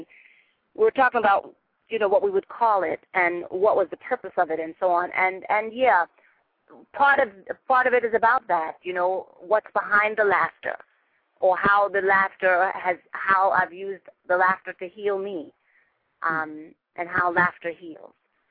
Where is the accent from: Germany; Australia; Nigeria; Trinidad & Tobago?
Trinidad & Tobago; now in United States; I'm dark-skinned. And so when I came up from Trinidad, you know, Black people in America, well, we were African-American now, but we were Black then.